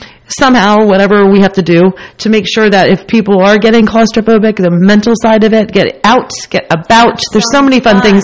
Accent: East Amwell, New Jersey, United States; we grew up there together in East Amwell.

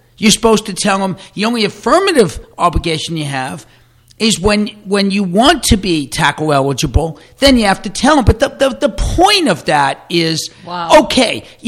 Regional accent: Boston, Massachusetts, United States; Now, everybody here knows I'm from Boston. I'm a big Red Sox fan.

